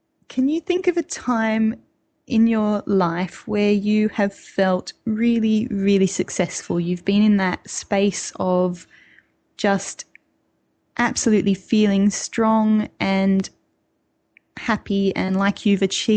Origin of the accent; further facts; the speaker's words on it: Australia; I don't know if it's partly because I grew up in Australia, but I have to say that I'm enchanted by snow.